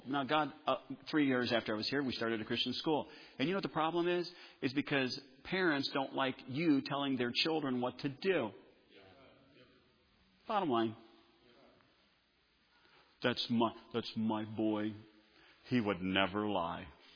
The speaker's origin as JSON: {"language": "English", "town": "Sauk Village", "region": "Illinois", "country": "United States", "tie": "born or raised there", "said": "growing up in Sauk Village, my dad was the pastor."}